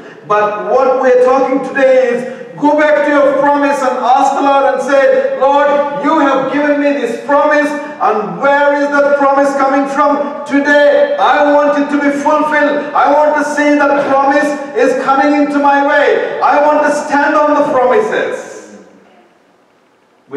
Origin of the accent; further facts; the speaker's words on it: South India, India; So we come from South India.